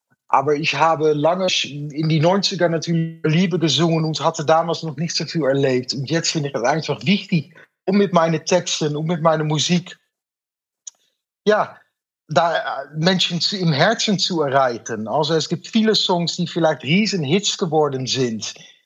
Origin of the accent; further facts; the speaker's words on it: Zoetermeer, South Holland, Netherlands; German is a second language; ich bin dann aufgewachsen in Zoetermeer, in de Nähe von Den Haag